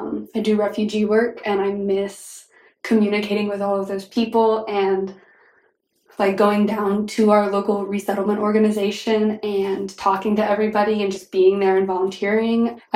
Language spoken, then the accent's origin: English; Arkansas, United States; I am 16, and I am from Northwest Arkansas.